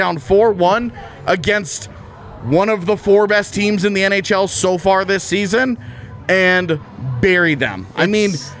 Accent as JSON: {"language": "English", "region": "Texas", "country": "United States", "tie": "born or raised there", "lives_now": "Denver, United States", "said": "I have a buddy, one of the kids that I grew up with in Texas, is in a beer club."}